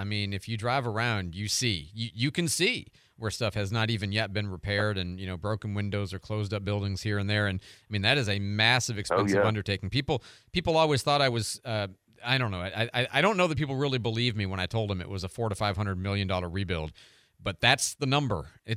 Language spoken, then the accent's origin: English; Downers Grove, Illinois, United States; Chicago, Southside, I grew up in Downers Grove.